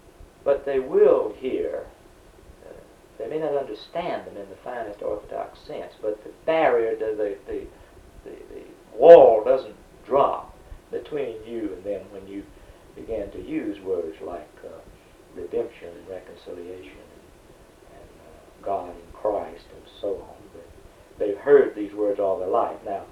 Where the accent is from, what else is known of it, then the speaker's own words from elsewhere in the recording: the South, United States; I'm thinking again as a Southerner, because that's what I am